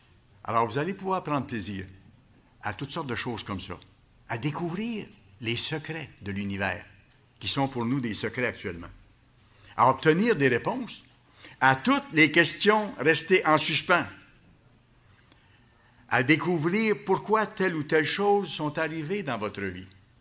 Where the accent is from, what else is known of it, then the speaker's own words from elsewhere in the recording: Quebec City, Quebec, Canada; Quand on regarde la composition des roches, chez nous, à Québec, dans le fleuve